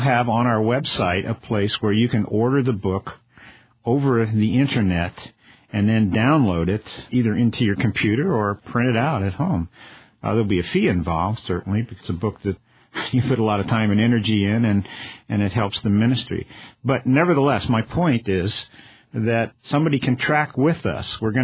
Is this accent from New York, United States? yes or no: yes; Brooklyn, New York, United States; born there; I was born in Brooklyn. You know, I know New York City.